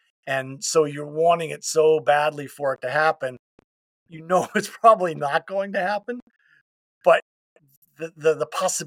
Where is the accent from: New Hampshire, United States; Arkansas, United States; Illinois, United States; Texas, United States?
New Hampshire, United States; yeah, I'm New Hampshire, so I'm all New England.